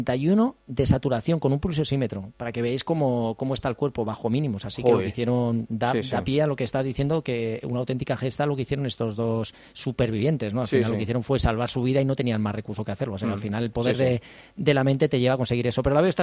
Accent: Madrid, Community of Madrid, Spain; Madrid porque yo soy de Madrid

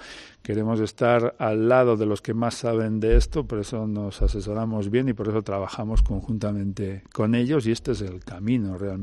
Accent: Castile and León, Spain; Parece mentira que aquí en Salamanca eso sea tema de conversación diario. Yo, como soy de la Armuña, sobre las lentejas y los garbanzos siempre se había hablado, y sobre el trigo y la cebada, ¿no?

